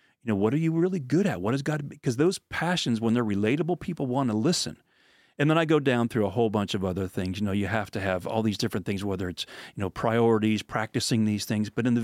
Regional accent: Pennsylvania, United States; I grew up in Pennsylvania, and I started off like in the hills, the Appalachians. I love to hunt. I love to fish. I love to hike. And that's my roots.

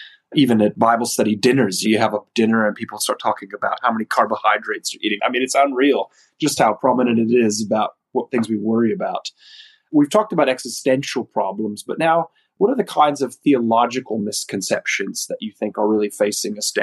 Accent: United States; now in Australia; being international here as an American in Australia, I certainly feel that with my family.

